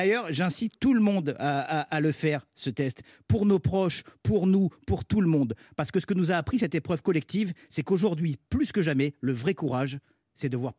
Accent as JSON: {"language": "French", "town": "Nice", "region": "Provence-Alpes-Côte d'Azur", "country": "France", "lives_now": "Paris, France", "said": "J'habite à Paris, mais je suis niçois."}